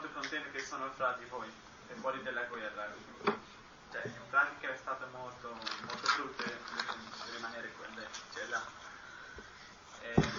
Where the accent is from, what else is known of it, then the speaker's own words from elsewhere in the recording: Syria; now in Bologna, Italy; io vengo dalla Siria, ho 16 anni e studio qua a Bologna, faccio liceo scientifico.